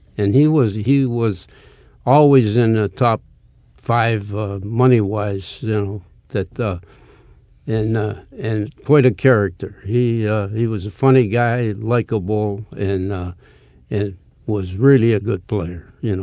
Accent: Ohio, United States; I came from Northeastern Ohio, and I played in the last qualify at Tam O'Shanter

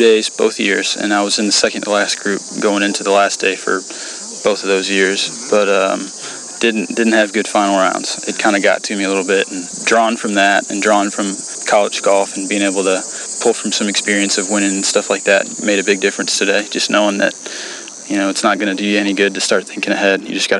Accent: Bolingbrook, Illinois, United States; I grew up in Bolingbrook. I went to Bolingbrook High School, and then we actually moved about 6-7 months ago. We moved to Lyle, which is only about 10 or 15 minutes.

